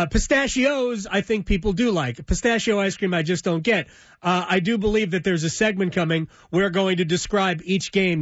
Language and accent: English; New Jersey, United States; I grew up in Jersey. I have no problem with Jersey.